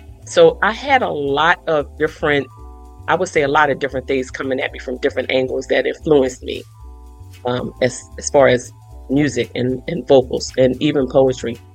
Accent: Philadelphia, Pennsylvania, United States; North Philly, born and raised.

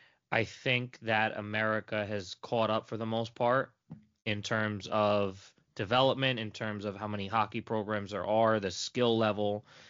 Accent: United States; Not only am I hopeful the Americans will win, obviously, because we are American here

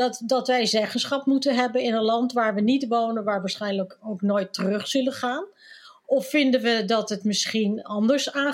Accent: Netherlands; hoe denken jullie over verkiezingen en met name over wij als Nederlanders in het buitenland, dat wij in Nederland kunnen blijven stemmen?

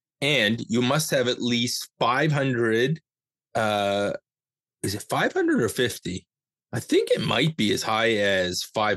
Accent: Canada; we're Canadian

